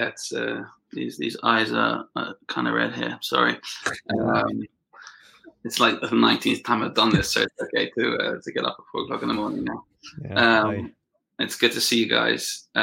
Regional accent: London, United Kingdom; I grew up in Hendon in London. I used to go to a shul called Nei Yisrael.

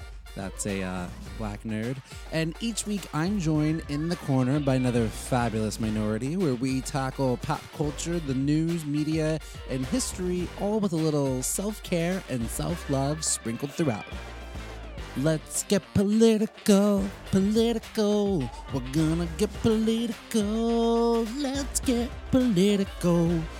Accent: California, United States; And that maybe also because we're from California.

